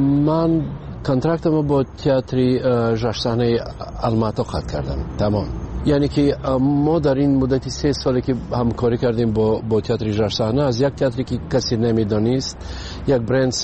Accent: Tajikistan; وطنم خب پیش از همه تاجیکستان وطن است. بله، این خانه ای من است و مادرم اینجاست، فرزندام اینجاست.

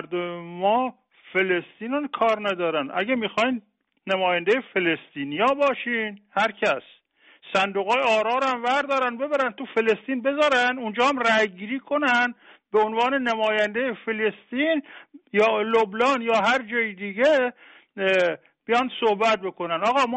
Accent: Khuzestan, Iran; ما از خوزستانیم.

